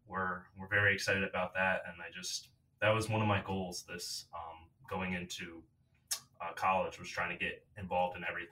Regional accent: Schenectady, New York, United States; So I'm from Schenectady. It's right outside Albany.

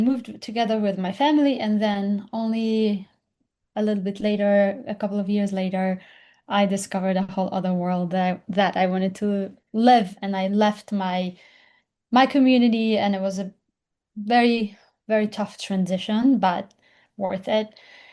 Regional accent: Jerusalem, Jerusalem District, Israel; now in New York, United States; Like, well, I grew up in Jerusalem, and my world was tiny. I did not know what was happening outside 30 minutes in each direction. And then when I moved to New York

